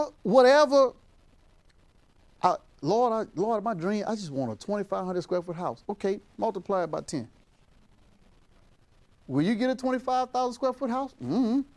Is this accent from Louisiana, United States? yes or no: yes; Louisiana, United States; We're from Louisiana. Man, we ain't never saw no stuff like that.